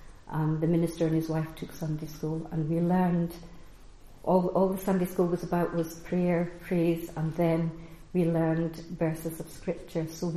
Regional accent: Scotland, United Kingdom; born there; now in Oban, United Kingdom; But I was born in Creedinish, second youngest of five children, and we lived in a croft house where boat was the only access

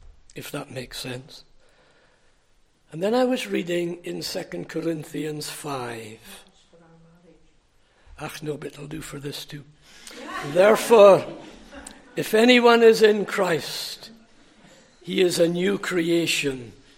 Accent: Inverness, Scotland, United Kingdom; And I met a certain young lady, Miss McCraw, who came from Stanley, and I came from Inverness.

